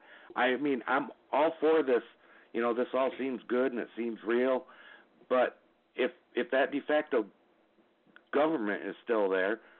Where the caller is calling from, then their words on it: Michigan, United States; I'm calling from Michigan.